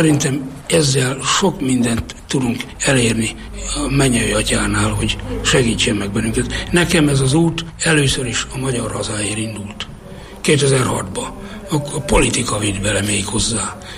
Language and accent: Hungarian; Nyíradony, Hajdú-Bihar, Hungary; Nyiradonyban, 1950-ben. Régi paraszti világban nőttem fel, ahol benne voltunk a természetben.